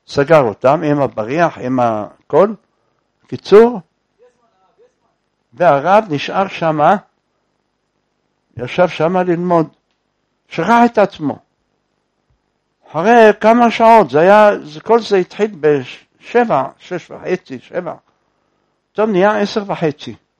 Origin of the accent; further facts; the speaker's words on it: Jerusalem, Jerusalem District, Israel; born there; כי נולדתי אחרי 5 בנות ושתי הפלות. אז הייתה שמחה, רעש גדול, היה בירושלים